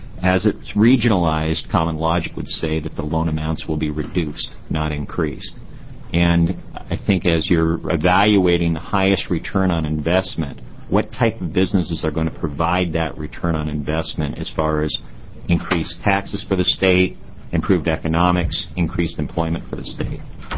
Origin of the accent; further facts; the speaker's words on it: Bend, Oregon, United States; from Bend, Oregon.